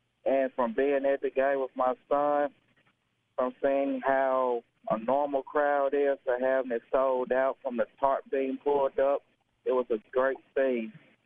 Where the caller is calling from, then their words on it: Memphis, Tennessee, United States; calling from East Memphis